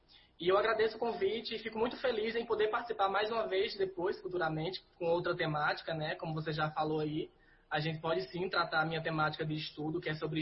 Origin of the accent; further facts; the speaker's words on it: Brazil; Eu acho que nós brasileiros, incluindo eu, né, porque sou brasileiro também